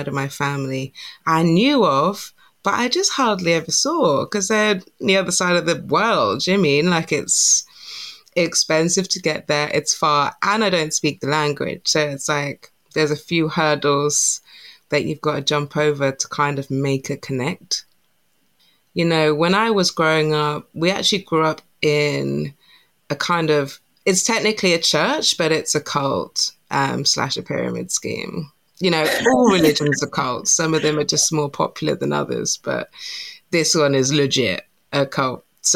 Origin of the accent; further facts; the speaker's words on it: London, United Kingdom; I grew up in London, so my Jamaican family is in and around London / the States. So I was always very attached to my Black side